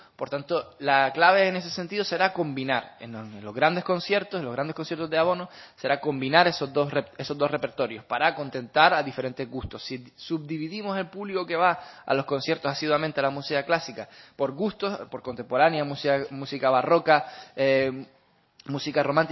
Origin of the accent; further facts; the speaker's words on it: Canary Islands, Spain; Cuando yo digo que soy de Canarias, todos piensan en Canarias sol y playa